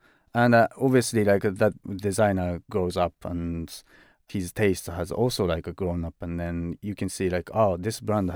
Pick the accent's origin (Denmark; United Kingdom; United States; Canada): Denmark; accent: Danish; English is a second language; Sorry for my Danish accent, but Han Copenhagen.